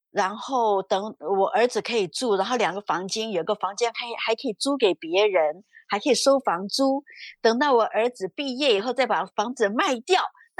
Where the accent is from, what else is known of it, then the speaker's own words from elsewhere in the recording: Taiwan; 因为我们台湾人的脑袋哦，地都是很贵，都上百万的嘛，